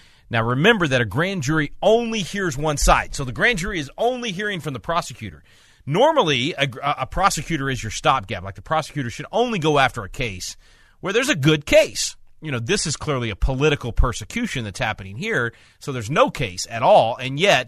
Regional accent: Texas, United States; Everybody thinks because I'm from Texas that I'm going to be like, you know, have that slow Texas draw.

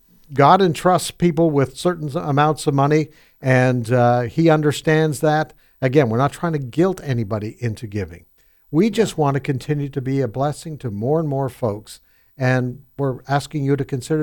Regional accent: Canada; now in United States; Now, I came from Canada, but this country is very, very special. Been here 24 years.

